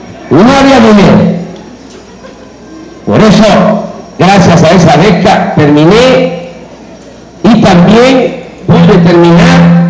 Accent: Tabasco, Mexico; del estado de Tabasco. Allí estudié la primaria, tuve que salir a estudiar la secundaria a la cabecera municipal, a Macuspana, porque no había en mi pueblo secundaria en ese tiempo. Luego la preparatoria en Villahermosa, y por una beca llegué a estudiar a la Ciudad de México.

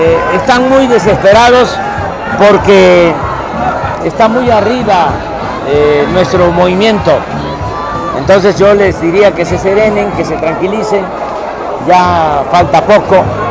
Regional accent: Mexico; Yo lo que quiero, como muchos mexicanos, millones de mexicanos, es que haya un cambio

